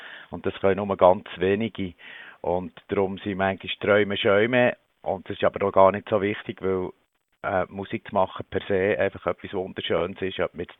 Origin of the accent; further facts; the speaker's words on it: Switzerland; Gerade bei uns in der Schweiz, wo wir nicht um Grundnahrungsmittel und Grundbedürfnisse kämpfen.